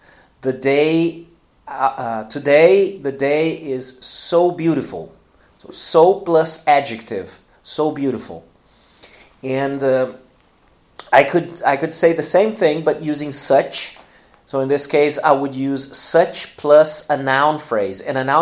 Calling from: Porto Alegre, Rio Grande do Sul, Brazil; English is a second language

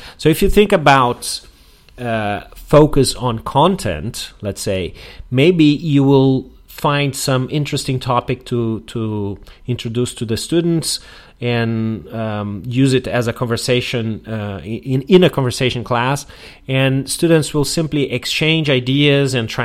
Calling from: Porto Alegre, Rio Grande do Sul, Brazil

